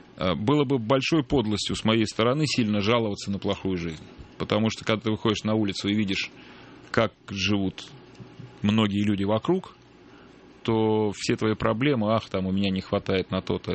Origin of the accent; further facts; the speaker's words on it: Saint Petersburg, Russia; Я вырос в Питере, в Ленинграде.